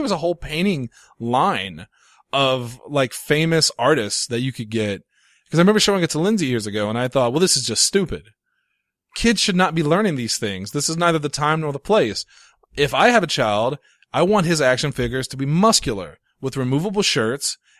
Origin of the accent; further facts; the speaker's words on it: Ireland; The Rock, maybe, but I'm not Samoan.